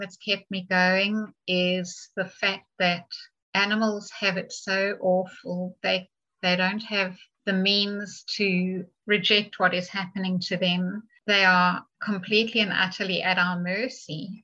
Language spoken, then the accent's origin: English; South Africa; I should have said from the start, I grew up in South Africa.